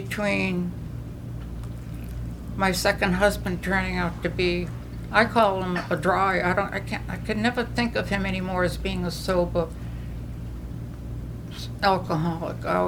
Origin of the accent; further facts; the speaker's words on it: New England, United States; accent: New England; And I still have my New England accent, I realize